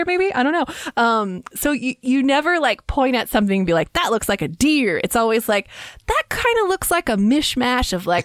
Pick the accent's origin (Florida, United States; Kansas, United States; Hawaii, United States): Kansas, United States; And I grew up with them in Kansas.